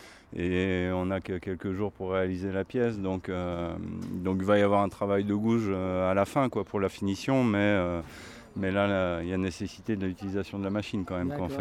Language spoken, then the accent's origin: French; Occitanie, France; Alors moi … je suis sculpteur sur bois. Ouais. Voilà, je viens d'Ariège.